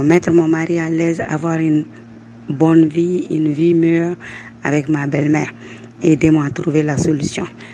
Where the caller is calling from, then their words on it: Bamako, Mali; de Bamako. J'ai 45 ans. Je suis mariée depuis plus de 20 ans.